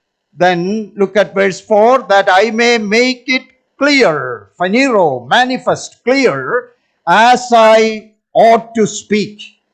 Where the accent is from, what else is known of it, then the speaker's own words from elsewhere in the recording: Kerala, India; I remember growing up in Kerala, India, attending along with my father some of the great assembly conferences.